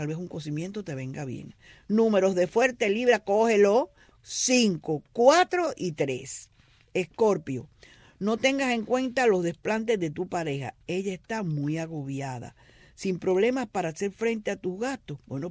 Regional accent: Cuba; Soy cubana

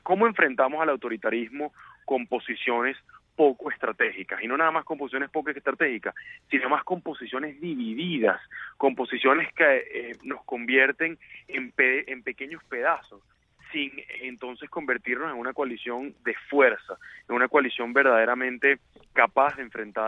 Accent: Venezuela; como un venezolano preocupado

